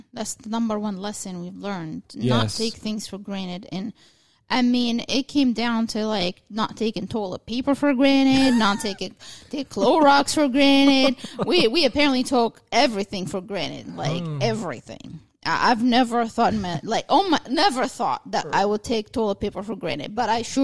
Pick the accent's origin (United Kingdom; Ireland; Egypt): Egypt; now in United States; because I came from Egypt